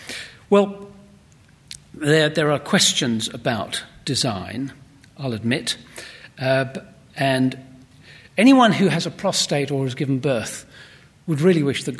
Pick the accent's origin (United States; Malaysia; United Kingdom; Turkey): United Kingdom; Wales; I'm Welsh. As you know, Wales is the original sort of archetypal, non-GM human.